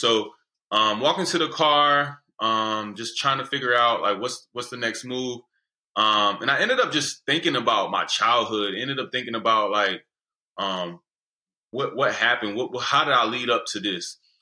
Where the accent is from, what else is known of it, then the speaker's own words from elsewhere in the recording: Connecticut, United States; born there; So I come from Connecticut. I was born up there. I wasn't raised up there, but I was born in Connecticut and I'm the only child.